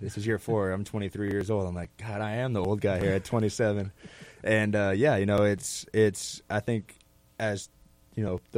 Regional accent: San Diego, California, United States; We talked with San Diego, being basically my hometown down in Southern California

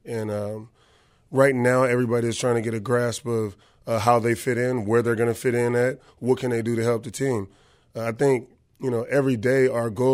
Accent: Long Beach, California, United States; growing up in Long Beach, probably where I went to high school at. So, that community is super tight-knit.

